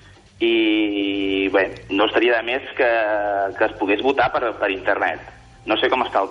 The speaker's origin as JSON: {"language": "Catalan", "town": "Sant Feliu de Guíxols", "region": "Catalonia", "country": "Spain", "said": "fa dues setmanes vaig poder anar a Sant Feliu de Guíxols, d'on soc jo"}